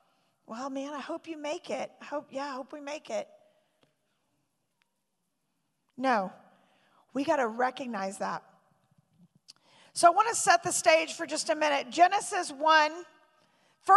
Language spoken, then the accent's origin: English; Arkansas, United States; also born or lived in Tulsa, Oklahoma; So I grew up, I was born in Northwest Arkansas.